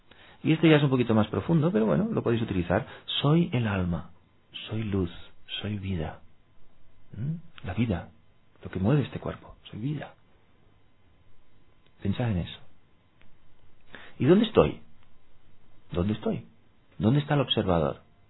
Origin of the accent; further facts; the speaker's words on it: Madrid, Community of Madrid, Spain; Soy de Madrid. Soy algo más que de Madrid. O soy de España.